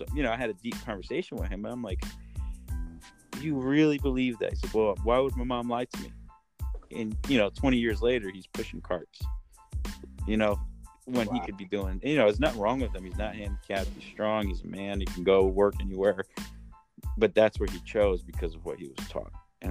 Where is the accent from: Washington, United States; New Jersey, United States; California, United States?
New Jersey, United States; Elizabeth; I'm from Elizabeth, New Jersey. So, you know, it's a small town.